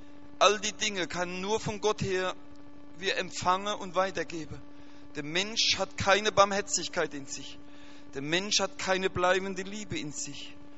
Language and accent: German; Rhineland-Palatinate, Germany; Ich komme aus Rheinland-Pfalz, das ist hier Bundesland, Kaiserslautern, Mannheim.